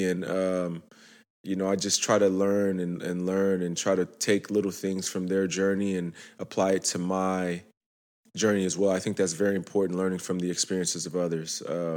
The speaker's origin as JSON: {"language": "English", "country": "Nigeria", "said": "I am Nigerian."}